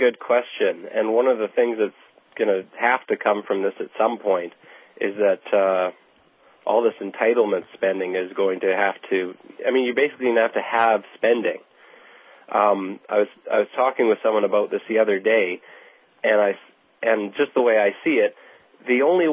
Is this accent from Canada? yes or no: yes; Canada; as I'm a Canadian